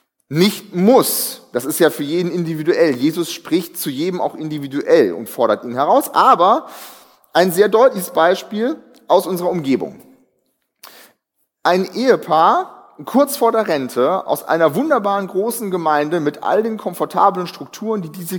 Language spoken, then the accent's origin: German; Northern Germany, Germany; Also, ich meine, uns bewegt nichts als Norddeutsche, ne?